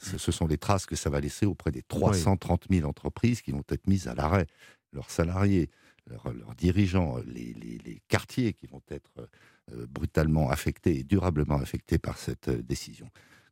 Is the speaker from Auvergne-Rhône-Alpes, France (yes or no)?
yes; Bourg-en-Bresse, Auvergne-Rhône-Alpes, France; Moi-même, je suis de Bourg-en-Bresse